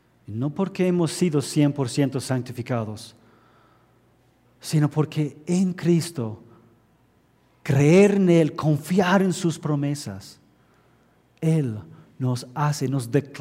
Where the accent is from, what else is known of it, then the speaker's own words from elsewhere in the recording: Philadelphia, Pennsylvania, United States; born there; es del equipo de Filadelfia donde yo nací